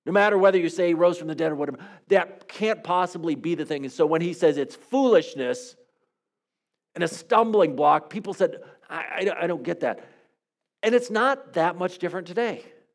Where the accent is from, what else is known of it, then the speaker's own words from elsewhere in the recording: United States; I grew up in the United States.